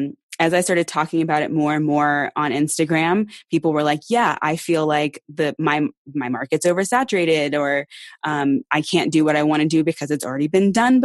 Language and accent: English; Austin, Texas, United States; also born or lived in Houston; summer before fourth grade, we moved from Houston to Austin. And so I grew up in Austin